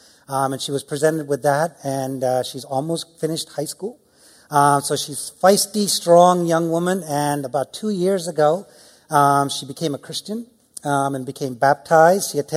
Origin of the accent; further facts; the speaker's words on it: Philadelphia, Pennsylvania, United States; also born or lived in India; But I am from Philadelphia, and I remember my early days. I moved to the U.S. from India in the late 70s